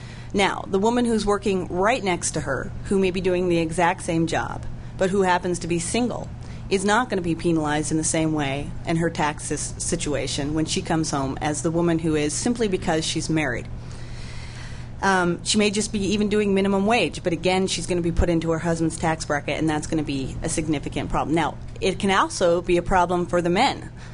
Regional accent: Oregon, United States; I spoke to a woman who is out in Oregon, my home state

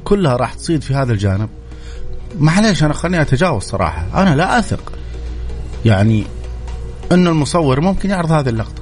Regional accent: Saudi Arabia; ولكن عندنا في السعودية

